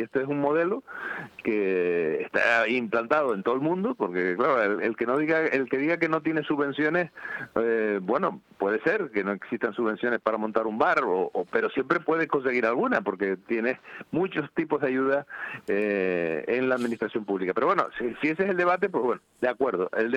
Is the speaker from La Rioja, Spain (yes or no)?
no; Canary Islands, Spain; la solidaridad de vida con Canarias, que somos frontera sur de España